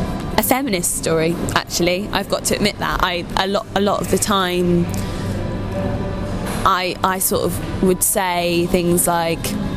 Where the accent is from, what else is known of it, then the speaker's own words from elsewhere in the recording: West Midlands, United Kingdom; because I'm from Warwickshire and I've just always loved it